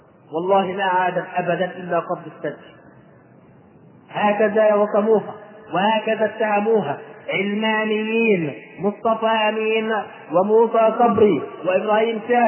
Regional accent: Egypt; فاضطررت إلى أن أسافر من القاهرة إلى قريتي في شمال مصر

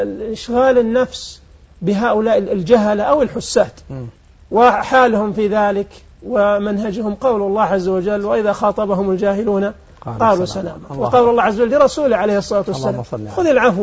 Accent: Saudi Arabia; أنا أذكر بعض الكتاب لما حصل تشكيل هيئة كبار العلماء عندنا في السعودية.

